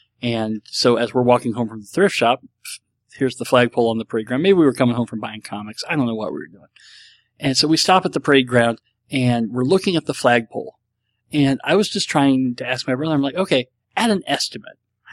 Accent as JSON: {"language": "English", "region": "Nebraska", "country": "United States", "said": "I've tried to be a Huskers fan. I'm from Nebraska. You've got to be a Huskers fan."}